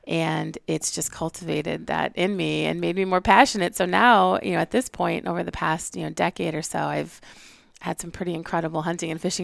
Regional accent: Rochester Hills, Michigan, United States; Grew up in the Metro Detroit area. I'm from Rochester Hills. But I kind of absconded at around 18, headed up here.

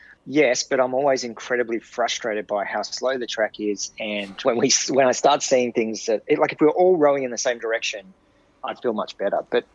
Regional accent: Sydney, New South Wales, Australia; I spent most of my life growing up in Sydney

